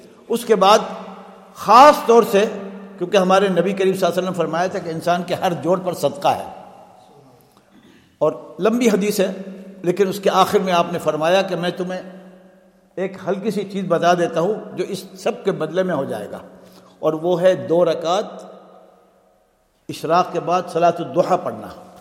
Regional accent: Medina, Al Madinah Province, Saudi Arabia; also born or lived in Mecca; میں تو چونکہ مکہ مکرمہ میں پیدا ہوا، حضرت نے تو مدینہ فرمایا، لیکن میں مکہ میں پیدا ہوا اور مدینہ میں میری رہائش 6 مہینے سے ہے الحمدللہ، 6 مہینے کی عمر سے.

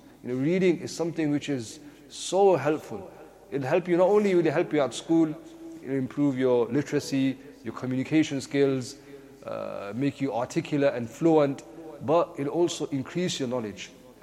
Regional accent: Leicester, East Midlands, United Kingdom; If I talk about my own life, I grew up in Highfields. I don't know if anyone is aware about Highfields, one of the best areas of Leicester.

